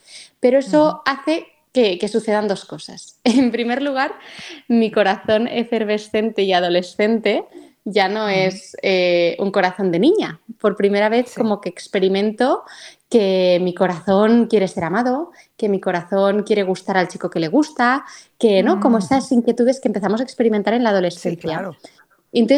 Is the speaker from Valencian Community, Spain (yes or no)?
no; Barcelona, Catalonia, Spain; Que vivo en España, que en teoría es un país católico. Bueno, yo soy de Barcelona